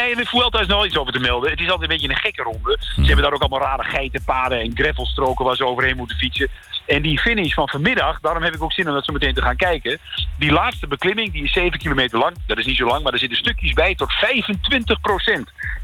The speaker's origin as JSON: {"language": "Dutch", "town": "Glanerbrug", "region": "Overijssel", "country": "Netherlands", "tie": "born or raised there", "said": "Ik kom uit Twente, klein dorpje, Glanenbrug, vlak bij de Duitse grens."}